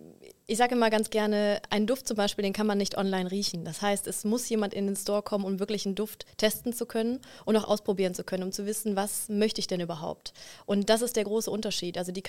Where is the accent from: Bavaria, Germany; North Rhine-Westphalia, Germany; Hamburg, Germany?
North Rhine-Westphalia, Germany; Cologne; Ich bin Kölnerin